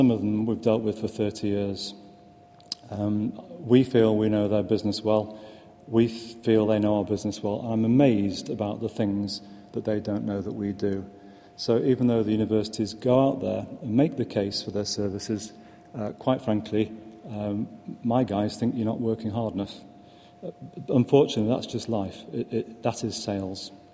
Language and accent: English; Manchester, North West England, United Kingdom; I'm a Mancunian. I've lived here virtually all my life. The business is in Manchester. I'm very proud of the city.